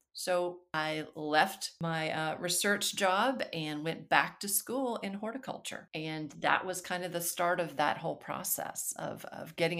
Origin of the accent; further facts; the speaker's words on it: Alabama, United States; moved away as an adult; also born or lived in North Carolina; I grew up in Alabama and, it was around plants and some, and used to complain bitterly about being made to work in the garden.